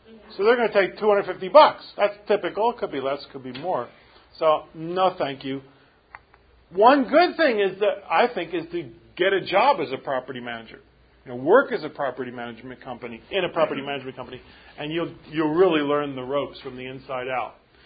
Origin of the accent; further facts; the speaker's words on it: Philadelphia, Pennsylvania, United States; But I grew up in Philadelphia. You ever been to Philadelphia? You're not missing anything.